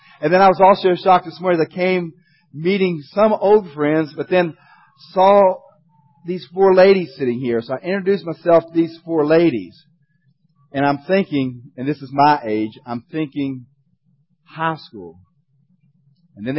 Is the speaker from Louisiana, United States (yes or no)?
yes; Shreveport, Louisiana, United States; I'm from Shreveport.